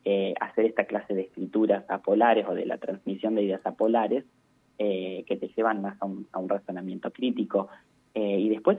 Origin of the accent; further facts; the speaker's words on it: General Acha, La Pampa, Argentina; estoy tan orgulloso del lugar de donde vengo. General Hacha para mí siempre va a ser mi lugar, mi pueblo, mi querida Pampa, como yo siempre digo.